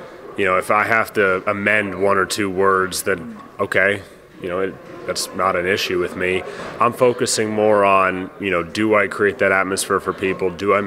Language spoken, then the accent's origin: English; United States; I mean, listen, I love being American.